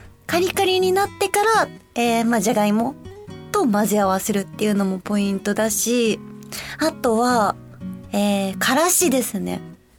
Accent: Osaka, Japan; accent: Kansai dialect; 私、もともと大阪出身なんで、普段、関西弁で話してることが多いんですけど

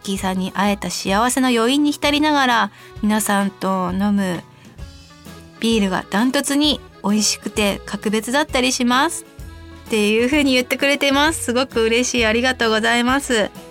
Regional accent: Sapporo, Hokkaido, Japan; also born or lived in Kanto; 札幌が地元の私もこの時期は鼻がもぞもぞして詰まり気味です。関東在住の時に比べると地元札幌ではかなり症状が軽いので

